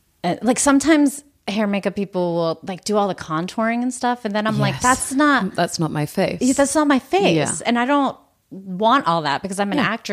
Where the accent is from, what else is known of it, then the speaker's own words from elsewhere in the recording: Pittsburgh, Pennsylvania, United States; And yeah, growing up in Pittsburgh was actually really great.